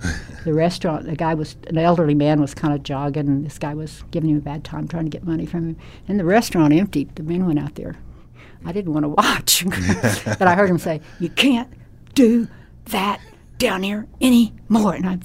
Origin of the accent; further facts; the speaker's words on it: England, United Kingdom; And we're English.